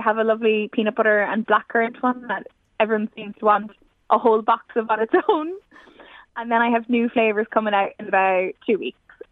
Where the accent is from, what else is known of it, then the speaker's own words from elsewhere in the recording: Carrickmacross, Ulster, Ireland; I have a little nod to Carrickmacross, my hometown. It actually has a little map of Ireland